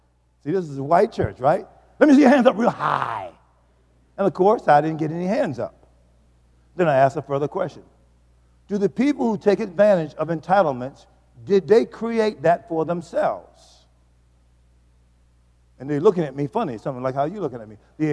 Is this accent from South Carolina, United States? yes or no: no; Baltimore, Maryland, United States; See, I came from Baltimore, BMO, where you see mo and do mo